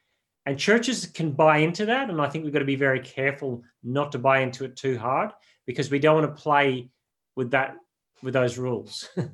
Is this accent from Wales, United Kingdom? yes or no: no; Northern Ireland, United Kingdom; moved away as an adult; now in Australia; I grew up in Northern Ireland and it's a very different experience to living in Australia, but we were very clearly marginal as Christians in Australia from the time I arrived in Australia in the 70s.